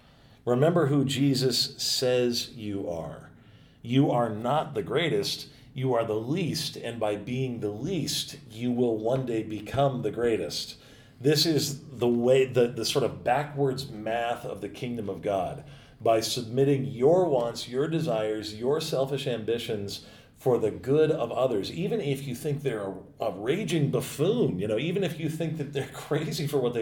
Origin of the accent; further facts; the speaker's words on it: United States; You know, I'm an American